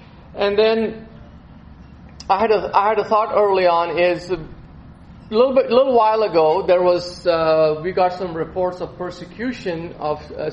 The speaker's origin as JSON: {"language": "English", "country": "India", "tie": "born or raised there", "said": "it's always kind of baffled me when I was growing up in India, and sometimes here"}